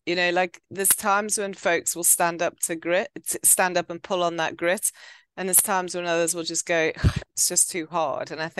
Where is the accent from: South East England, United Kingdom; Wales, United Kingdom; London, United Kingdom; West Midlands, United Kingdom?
West Midlands, United Kingdom; Stoke-on-Trent; So whilst we're from Stoke-on-Trent, we're not in the north of England